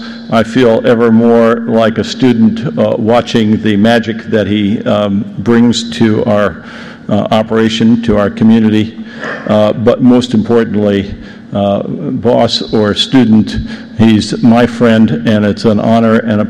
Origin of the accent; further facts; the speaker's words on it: United States; Speaking as an American, I now understand that I live in a developing country.